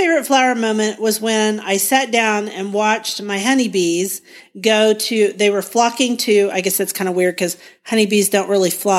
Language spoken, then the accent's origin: English; Guthrie, Oklahoma, United States; from Guthrie, Oklahoma.